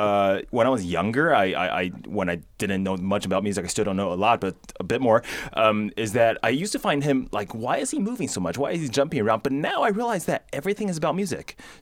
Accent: Taiwan; moved away; also born or lived in New Jersey, United States / England / Ohio, United States / Indiana, United States; I was born in New Jersey. I grew up in Taiwan, went to England, Ohio, Indiana.

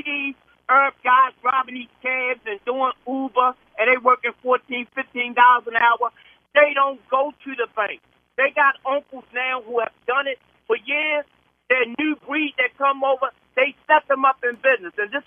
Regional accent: Cherry Hill, United States; I grew up in Cherry Hill. The shopping center was owned black.

